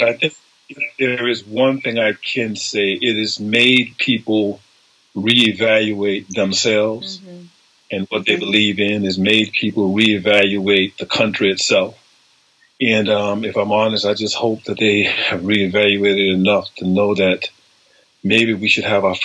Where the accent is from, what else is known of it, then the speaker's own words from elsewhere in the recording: South Carolina, United States; now in United Kingdom; Yeah, I'm from South Carolina.